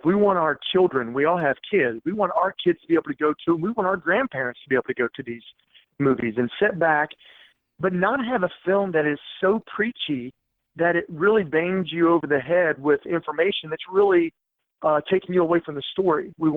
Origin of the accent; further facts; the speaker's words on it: West Virginia, United States; it was a article from my hometown newspaper, because I'm from West Virginia, an hour away from where Ryan's from.